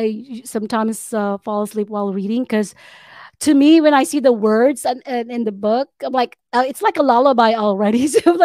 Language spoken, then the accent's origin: English; Philippines; yes, of course, I'm from the Philippines and I take pride of my country.